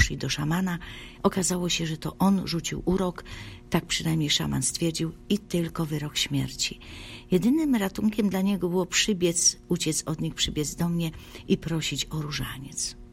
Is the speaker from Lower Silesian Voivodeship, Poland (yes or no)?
no; Gdów, Lesser Poland, Poland; Ja jestem spod Krakowa, Gdów, z Domu Maryi.